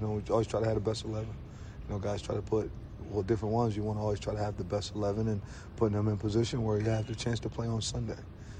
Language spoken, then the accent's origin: English; Camden, New Jersey, United States; I'm from Camden, New Jersey.